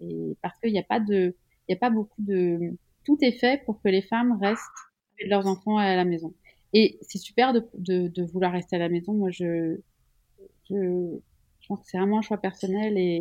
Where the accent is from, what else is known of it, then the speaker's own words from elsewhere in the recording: Switzerland; Je suis suisse